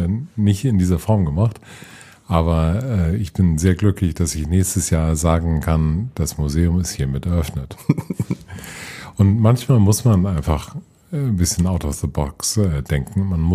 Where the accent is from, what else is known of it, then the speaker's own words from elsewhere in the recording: Hamburg, Germany; Ich bin Hamburger Jung